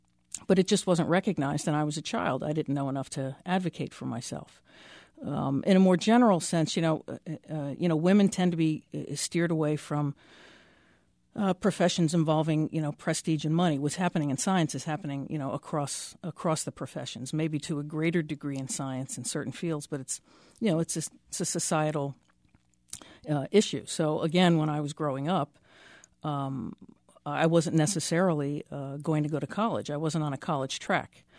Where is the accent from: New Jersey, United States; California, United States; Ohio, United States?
New Jersey, United States; where I grew up in North Jersey.